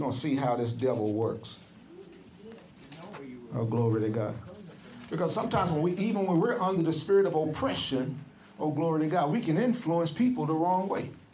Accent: West Cocoa, Florida, United States; Pastor Pam grew up out in West Cocoa. I grew up out in West Cocoa.

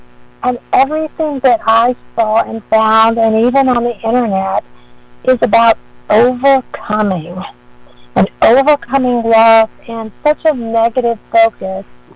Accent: Florida, United States; now in Atlanta, United States; I am from Atlanta, Georgia. Originally from Florida, but I'm here in Atlanta, Georgia now.

